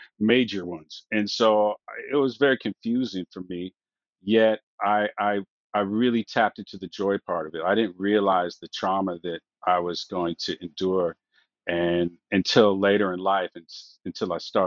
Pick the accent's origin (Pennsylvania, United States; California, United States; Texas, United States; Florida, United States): California, United States; Oakland; also born or lived in Berkeley; That's where I was born. Oakland native. I was raised in Berkeley very shortly.